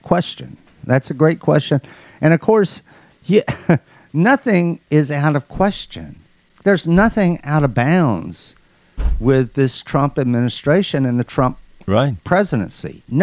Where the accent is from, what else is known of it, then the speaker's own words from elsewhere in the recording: New York, United States; forget about it. … I'm from New York.